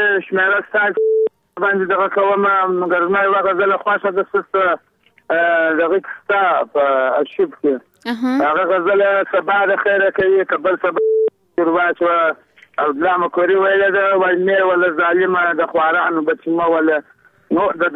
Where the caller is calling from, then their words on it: Kandahar, Afghanistan; د کندهار ولایت سره ساتره په تماس کېما